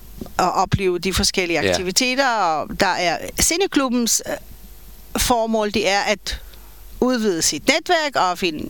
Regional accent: Israel; Danish is a second language; now in Denmark; jeg kommer fra Israel, og jeg har boet i Danmark i 39 år.

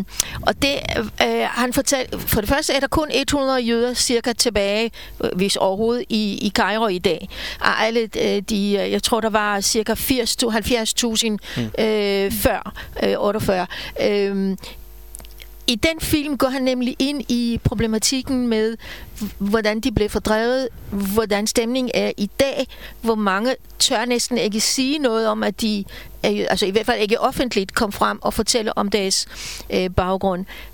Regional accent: Israel; jeg har hørt meget af … min barndom i Israel

